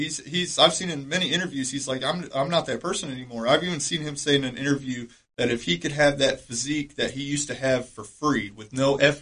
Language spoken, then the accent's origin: English; Michigan, United States; That's like I came here from Michigan, man. I mean, Michigan is, there's not a lot of money there.